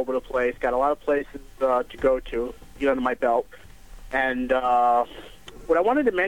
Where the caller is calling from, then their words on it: Westbury, New York, United States; Right now, I'm in Westbury.